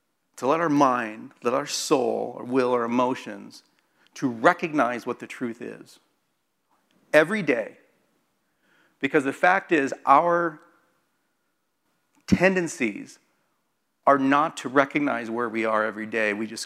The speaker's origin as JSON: {"language": "English", "region": "Midwest", "country": "United States", "tie": "born or raised there", "said": "So it was a Southern Baptist, I grew up in the Midwest, so it was Southern Baptist."}